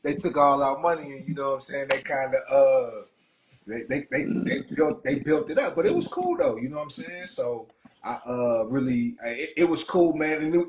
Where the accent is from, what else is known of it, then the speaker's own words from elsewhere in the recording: Alabama, United States; down here from the Radcliffe area, by way of Alabama. I'm originally from Bama, you know what I'm saying?